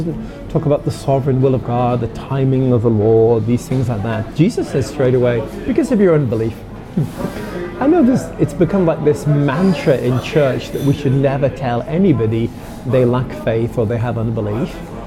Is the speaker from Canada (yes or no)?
no; United Kingdom; now in United States; I'm a British American. Live in the US